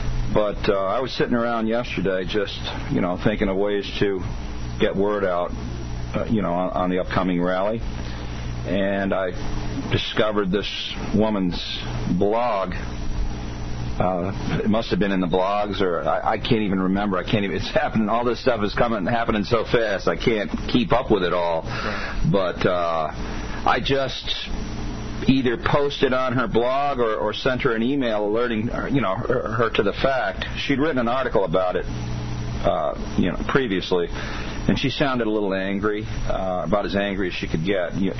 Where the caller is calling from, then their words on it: New York, United States; The Jew-infested Catskills.